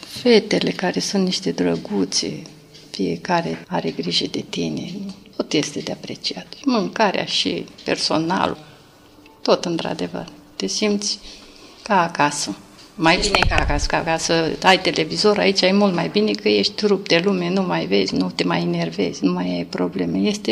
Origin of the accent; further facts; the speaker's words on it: Galați, Galați County, Romania; Din Galați.